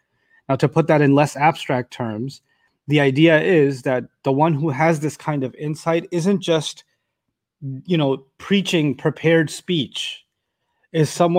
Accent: Pakistan; where I come from Pakistan or even India, etc., we use other names for God.

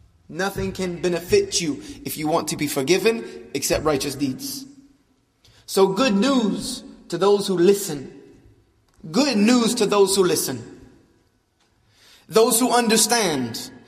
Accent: the South, United States; I was raised here in the South

